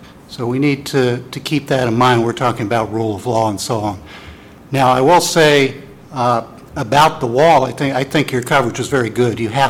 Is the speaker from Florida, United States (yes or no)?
yes; Florida, United States; I just spent a few days in my hometown of Florida, which might be characterized as Tea Party